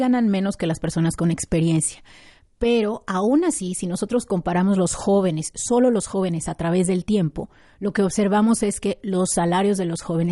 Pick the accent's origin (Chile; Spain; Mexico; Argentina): Mexico; cuando hablamos de desigualdad en México, sí hablamos de, o sea, somos los campeones, ahí sí nos subimos al podio para que veas.